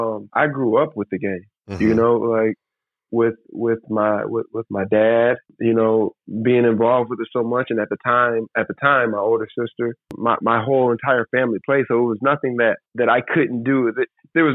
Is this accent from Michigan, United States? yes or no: yes; Lansing, Michigan, United States; also born or lived in Toledo; I'm born and raised in Lansing, Michigan, so Lansing is home.